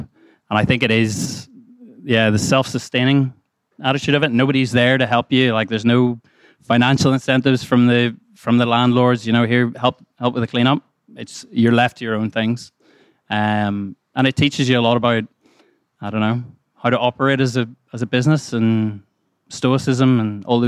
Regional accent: Ireland; and I'm Irish

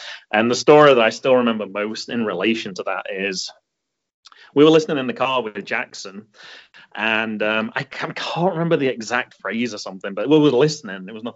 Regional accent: United Kingdom; Being British as well, that's clearly the way to go.

